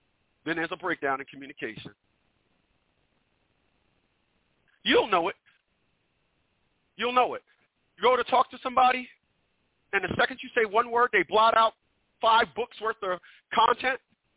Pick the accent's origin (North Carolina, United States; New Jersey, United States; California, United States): New Jersey, United States; Newark; People, I'm from Newark, New Jersey, once again.